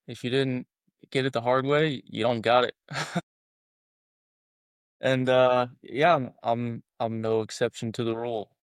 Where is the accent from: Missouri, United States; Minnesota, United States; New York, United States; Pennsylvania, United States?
Pennsylvania, United States; Philadelphia; I come from Philly, and I wouldn't say that I had a, you know, a hard upbringing